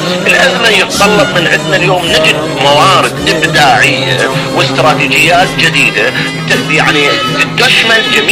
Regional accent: Iraq; عندنا بالعراق

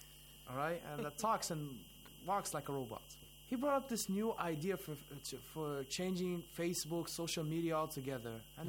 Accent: California, United States; we're from the sunny part of California.

